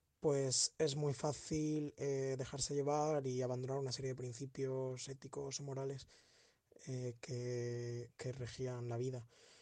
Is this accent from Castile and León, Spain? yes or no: no; Murcia, Region of Murcia, Spain; now in Madrid, Spain; Tengo 23 años, soy de Murcia, vivo aquí.